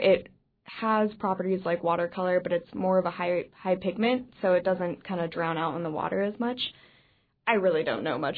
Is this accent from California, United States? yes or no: no; Eagle River, Alaska, United States; Well, I grew up in Eagle River.